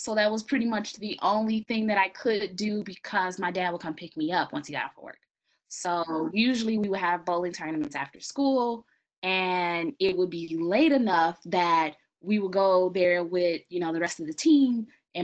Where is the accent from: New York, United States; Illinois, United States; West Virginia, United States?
Illinois, United States; Chicago; So growing up in Chicago, we lived in a pretty rough neighborhood, but it was pretty nice, meaning that everybody in my family lived in the same building.